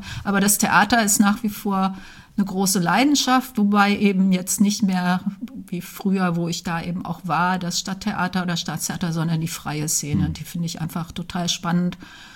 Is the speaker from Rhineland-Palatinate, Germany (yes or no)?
no; Braunschweig, Lower Saxony, Germany; also born or lived in Dessau / Berlin; Ja, ich bin in Dessau geboren und dann aber aufgewachsen in Braunschweig und dann von Braunschweig aus direkt nach der Schule nach Berlin.